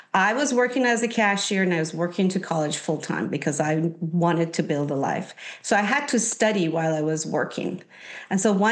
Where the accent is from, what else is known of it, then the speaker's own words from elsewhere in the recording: Iran; I was born and raised in Iran to a very loving family, youngest of five. And I was raised prior to the revolution in Iran.